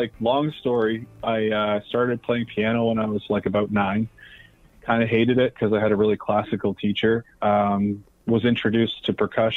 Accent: Parry Sound, Ontario, Canada; now in Hamilton, Canada; I grew up up north in Parry Sound.

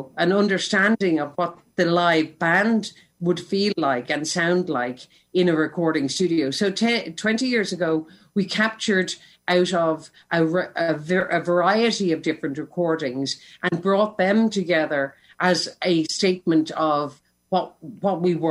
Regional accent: Ireland; it is part of what we are as Irish people

